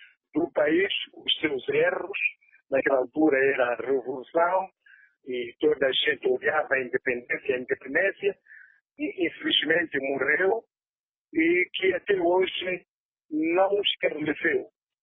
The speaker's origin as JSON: {"language": "Portuguese", "country": "Mozambique", "said": "eu não sou da Frelim, sou moçambicano"}